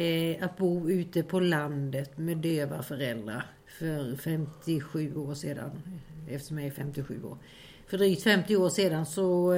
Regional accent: Kalmar County, Sweden; accent: Småland dialect; now in Stockholm, Sweden; det hörs att jag är smålänning. Jag kom till Stockholm 83, men den småländska dialekten, den kommer jag ha kvar med mig hela tiden, tror jag. Ja, hur jag växte upp. Jag växte upp i en liten by söder om Kalmar.

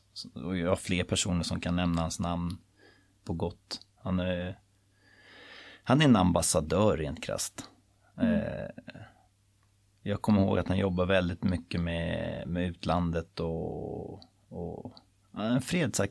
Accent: Tyresö, Stockholm County, Sweden; Jag är uppvuxen i Tyresö. Och jag bor i samma lägenhet som jag är uppvuxen i.

